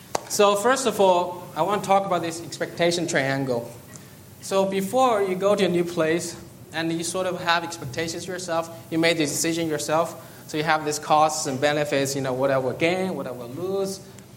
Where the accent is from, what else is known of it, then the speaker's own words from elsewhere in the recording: China; English is a second language; moved away as an adult; now in Finland; I'm from China. I've lived in Finland for more than 8 years now.